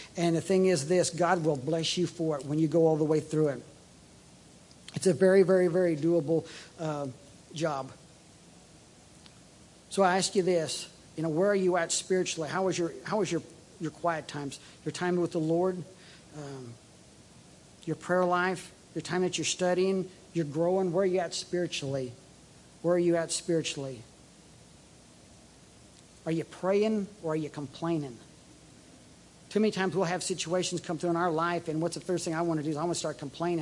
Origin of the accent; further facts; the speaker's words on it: Coronado, California, United States; You know, when we grew up in California, one of the nicest things, my dad was in the Navy 31 years, and we lived on Coronado on the beach down there